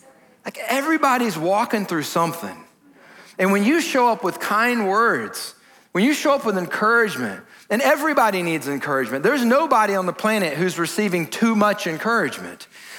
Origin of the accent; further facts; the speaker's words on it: Georgia, United States; now I was raised in Georgia, so we just say cuss, all right?